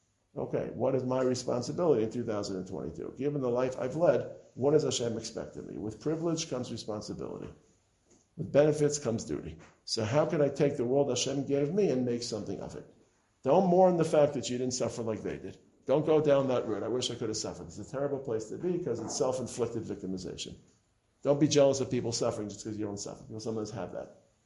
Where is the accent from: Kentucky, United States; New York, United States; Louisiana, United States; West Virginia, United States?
New York, United States; Brooklyn; I come from Brooklyn.